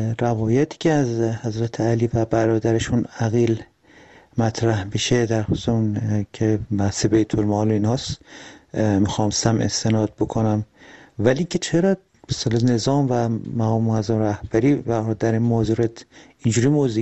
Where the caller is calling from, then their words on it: Tehran, Tehran Province, Iran; از تهران هستم، درود بر شما.